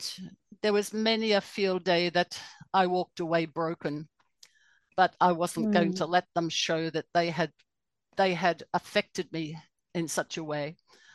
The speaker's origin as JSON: {"language": "English", "region": "Queensland", "country": "Australia", "tie": "born or raised there", "said": "Well, I grew up on the Atherton Tablelands in far north Queensland."}